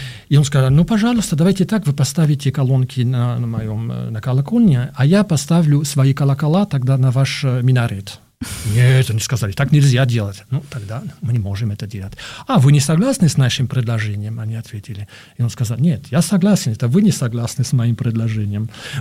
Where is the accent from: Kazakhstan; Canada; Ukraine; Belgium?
Belgium; Russian is a second language; moved away as an adult; now in Moscow, Russia; Ну да, я сам из Бельгии, но живу в Москве уже 30 лет, но живу в России уже 30 лет